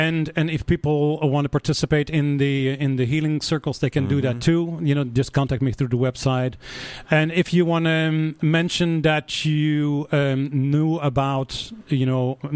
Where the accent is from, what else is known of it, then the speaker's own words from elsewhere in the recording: Netherlands; English is a second language; yeah, I'm a white person, I'm coming from Holland, you know, like, I'm not indigenous like in this lifetime